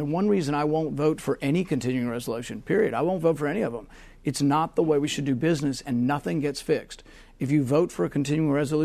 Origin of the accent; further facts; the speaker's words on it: Kentucky, United States; some of the 65,000 that came from Iraq actually were trying to buy Stinger missiles in my hometown in Kentucky.